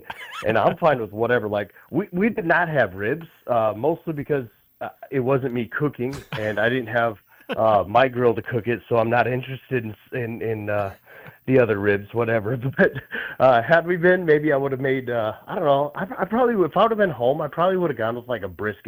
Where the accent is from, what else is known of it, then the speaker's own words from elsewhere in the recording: Nebraska, United States; I'm actually from South Central part of Nebraska.